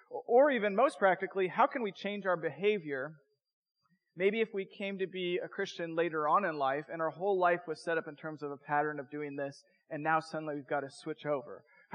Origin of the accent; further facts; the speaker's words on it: Portland, Oregon, United States; You can probably tell I'm from Southeast Portland by my dress, trying to be all things to all people.